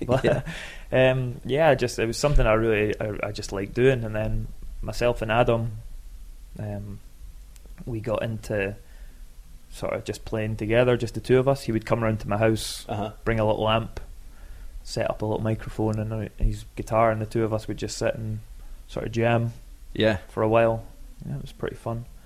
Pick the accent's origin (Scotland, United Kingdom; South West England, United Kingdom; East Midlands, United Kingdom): Scotland, United Kingdom; Oh, the swearing's fine. We're Scottish. That's part of the vocabulary.